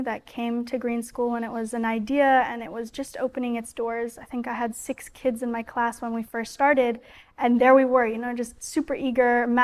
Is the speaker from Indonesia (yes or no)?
yes; Bali, Indonesia; growing up in Bali, you have such a different way of living.